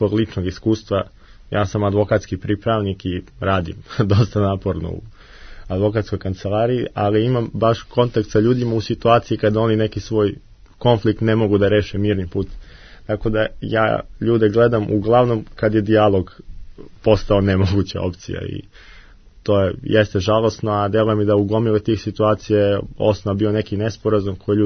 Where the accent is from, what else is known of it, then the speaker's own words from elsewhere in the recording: Kragujevac, Šumadija, Serbia; to biti Kragovac, moj rodni grad.